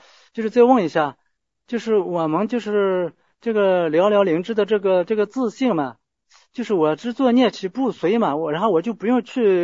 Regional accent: Hunan, China; 我是湖南这边的，

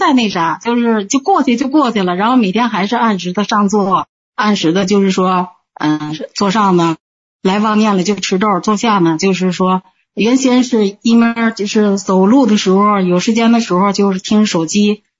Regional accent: Qinhuangdao, Hebei, China; 河北秦皇岛

